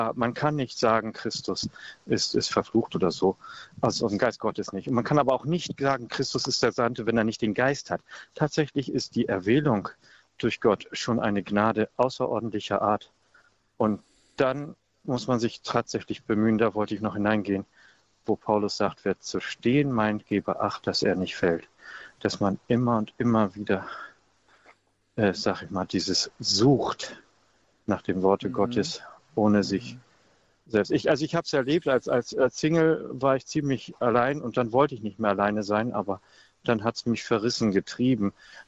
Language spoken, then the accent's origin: German; Stade, Lower Saxony, Germany; Ich bin zwar aktuell nicht mehr in Stade, aber ansonsten, okay. Ja, es ist mein Heimatort.